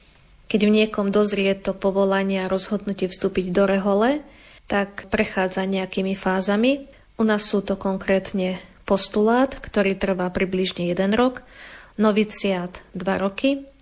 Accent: western Slovakia, Slovakia; Vyrastala som v obci na západnom Slovensku, v katolíckej rodine, kde nás rodičia od malička viedli k viere, k Bohu.

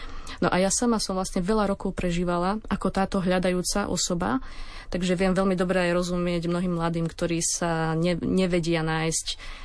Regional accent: Trenčín, Trenčín Region, Slovakia; Pochádzam z Trenčína, z najväčšieho sídliska Juh

